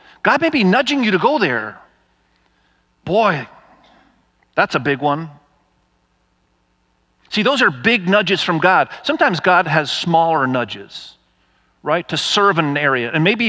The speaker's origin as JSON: {"language": "English", "country": "Indonesia", "tie": "born or raised there", "lives_now": "Dayton, United States", "said": "both my wife and I, Kathy and me, we were raised in Asia. I was raised in Indonesia."}